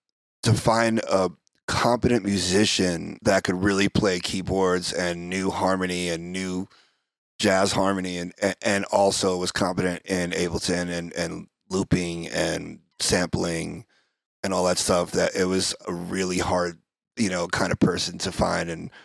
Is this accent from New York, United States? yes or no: yes; Nyack, New York, United States; also born or lived in Manhattan / Brooklyn; From a half an hour outside Manhattan, Nyack, New York, Rockland County.